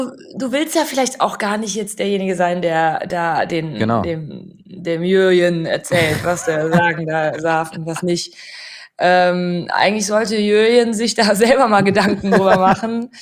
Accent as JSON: {"language": "German", "town": "Cologne", "region": "North Rhine-Westphalia", "country": "Germany", "said": "Köln ist meine Heimat."}